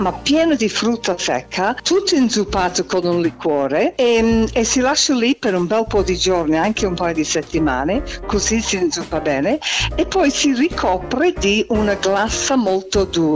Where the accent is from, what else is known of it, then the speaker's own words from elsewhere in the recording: England, United Kingdom; Italian is a second language; Ma io sono inglese con un problema